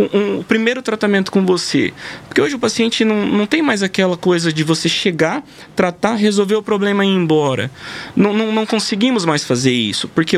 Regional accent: Jaciara, Mato Grosso, Brazil; sou natural aqui do Mato Grosso mesmo, nasci em Jaciara.

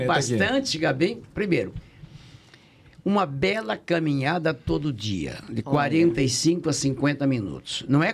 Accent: Várzea Grande, Mato Grosso, Brazil; Eu sou cuiabano vazegrandense.

